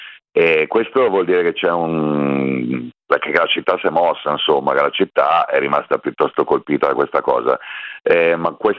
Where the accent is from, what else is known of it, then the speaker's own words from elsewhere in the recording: Milan, Lombardy, Italy; Io lo dico da milanese